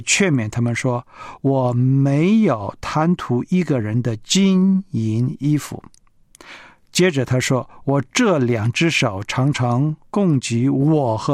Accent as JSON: {"language": "Chinese", "country": "China", "said": "而一般的3楼、4楼、5楼的这样今天像我们中国人的小区"}